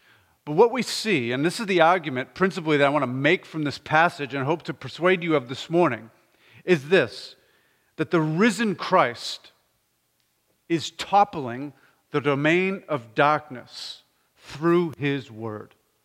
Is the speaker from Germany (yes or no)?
no; Massachusetts, United States; also born or lived in Nebraska; while I grew up in Massachusetts, we spent over 20 years in Nebraska.